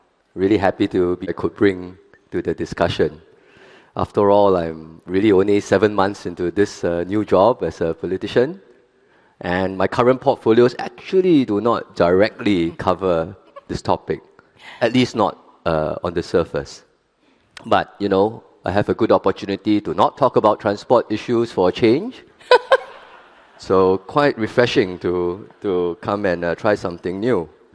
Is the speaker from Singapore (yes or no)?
yes; Singapore; first language Hokkien; English is a second language; I'm Chinese, I'm also Buddhist, as I mentioned, I speak Hokkien as my first language